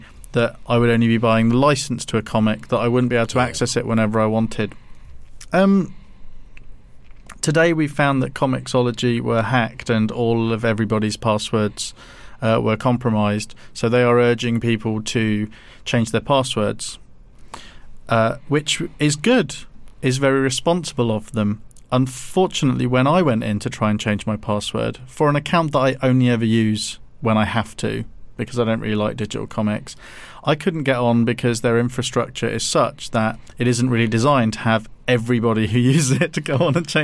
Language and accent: English; England, United Kingdom; It was a good period to be growing up in England as a comic person.